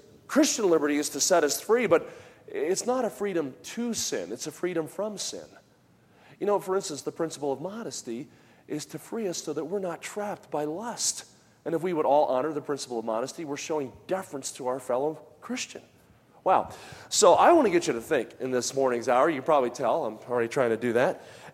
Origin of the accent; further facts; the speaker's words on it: New Jersey, United States; When I grew up in New Jersey, we did not have a lot of strong separation in some personal issues